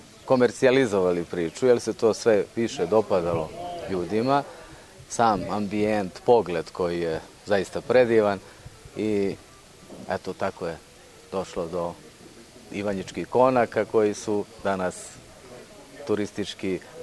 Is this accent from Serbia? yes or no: yes; Užice, Šumadija and Western Serbia, Serbia; ovo je moja dedovina, ja sam rođen u Užicu, ovde sam odrastao do 8. razreda